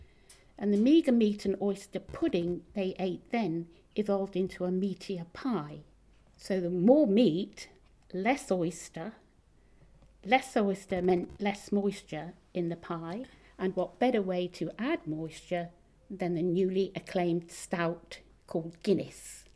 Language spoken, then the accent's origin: English; Northern Ireland, United Kingdom; I was born on the island of Ireland in the north, so I'm technically British, but my heart is Irish.